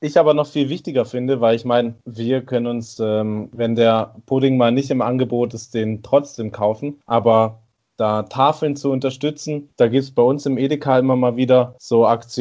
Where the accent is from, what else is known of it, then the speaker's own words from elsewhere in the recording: Baden-Württemberg, Germany; Also da bin ich Schwabe und sage, nichts verkommen lasse.